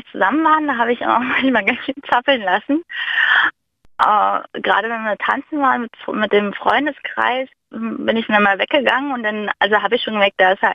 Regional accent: Mecklenburg-Vorpommern, Germany; Also ich komme ursprünglich aus Mecklenburg

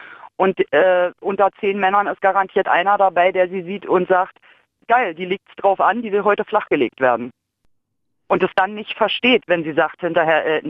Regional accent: Berlin, Germany; ich bin auch in Berlin aufgewachsen

